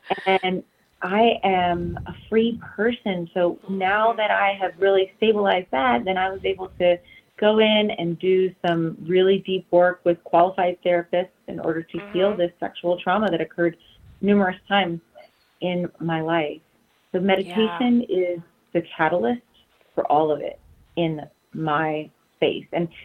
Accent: the South, United States; I was raised in the South. I was in church every single day, literally, because I went to school there

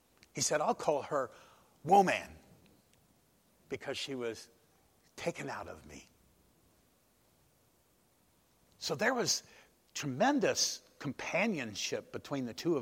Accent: Ireland; Well, I'm just Irish. We love those things, don't we?

